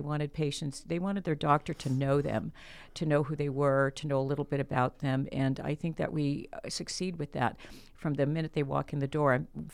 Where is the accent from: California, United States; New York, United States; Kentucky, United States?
California, United States; Oxnard; also born or lived in Boston; I came back to Oxnard, my hometown, 10 years ago and opened the practice Celebrating Women.